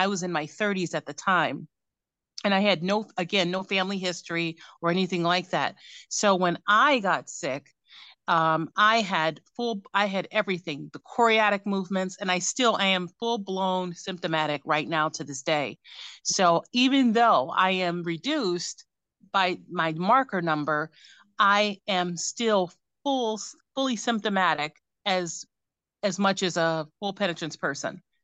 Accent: Cleveland, Ohio, United States; Well, I am from Ohio, born and raised in Cleveland.

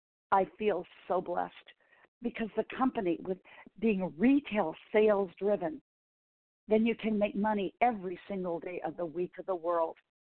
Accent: Howey-in-the-Hills, Florida, United States; Then we'll be up in my hometown. Yes, there truly is a town named Howie in the Hills, all right?

